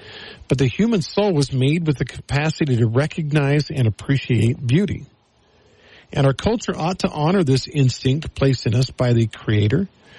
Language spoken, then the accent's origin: English; United States; I'm an American. I believe in freedom.